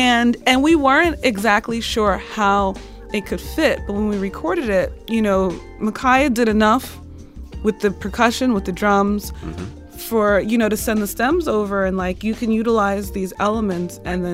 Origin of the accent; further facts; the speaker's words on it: New York, United States; I'm a New Yorker.